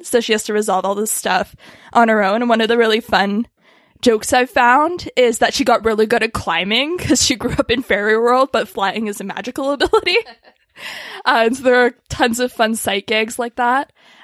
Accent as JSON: {"language": "English", "country": "Canada", "said": "And I love this one because I'm Canadian and there are so many Canadian jokes in it."}